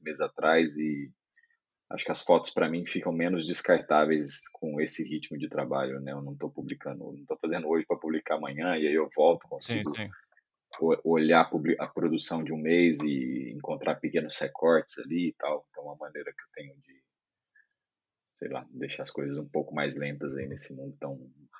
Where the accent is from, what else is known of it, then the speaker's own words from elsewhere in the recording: Minas Gerais, Brazil; now in São Paulo, Brazil; Eu não sou de lá, sou do interior do estado de Minas Gerais